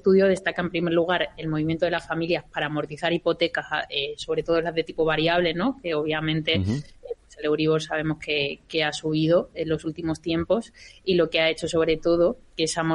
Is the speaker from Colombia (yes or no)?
no; Seville, Andalusia, Spain; Yo soy sevillana y sevillista